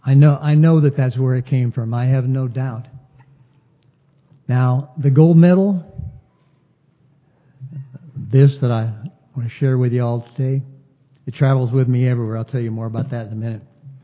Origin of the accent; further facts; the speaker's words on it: San Fernando, California, United States; I came from San Fernando, California.